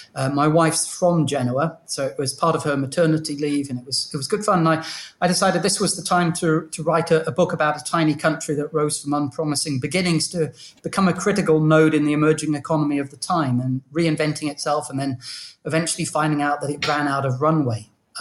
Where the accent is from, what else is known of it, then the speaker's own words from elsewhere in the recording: Newcastle, North East England, United Kingdom; I'm English. I'm originally from Newcastle, but lived around the world a bit when I was a kid.